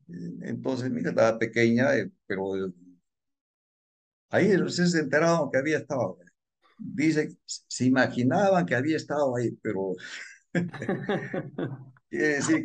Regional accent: Arequipa, Peru; De Arequipa. Soy de Arequipa.

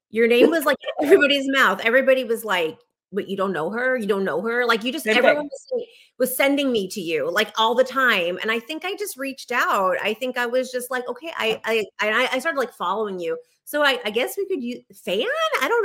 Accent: Los Angeles, California, United States; And I was one of the LA Weekly People of the Year, which was exciting. That's my hometown, you know.

